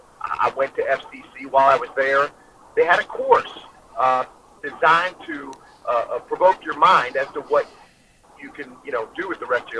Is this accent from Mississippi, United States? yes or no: no; Monrovia, Maryland, United States; Yeah, I grew up in the Monrovia area, in the Green Valley area. Went to Ligonier High School, went to college at Salisbury University, and then I was blessed enough to land in Thurmont.